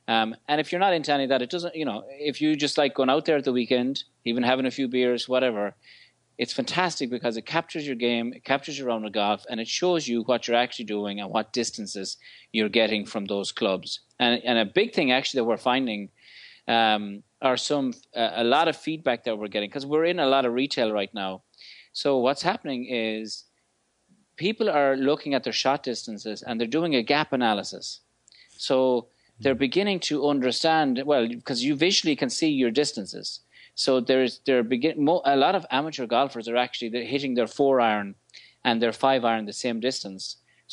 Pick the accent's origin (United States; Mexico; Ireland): Ireland; moved away; I like to share so that I engage in a conversation with my buddies in Ireland, because I'm from Ireland. I miss the country.